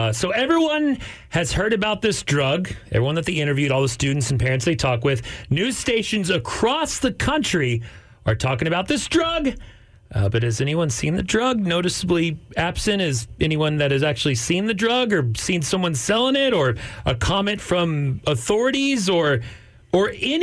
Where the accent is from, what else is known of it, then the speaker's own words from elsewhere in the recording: Amarillo, Texas, United States; because I grew up in Amarillo and we had these regularly